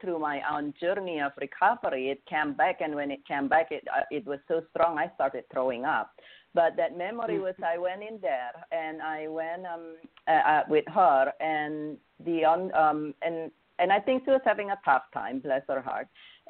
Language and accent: English; Indonesia; English is a second language; I came from Indonesia, a particularly Chinese Indonesian background.